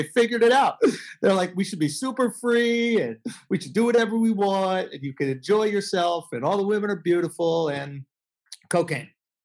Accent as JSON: {"language": "English", "town": "Manhattan", "region": "New York", "country": "United States", "tie": "born or raised there", "said": "New York. I grew up in Manhattan."}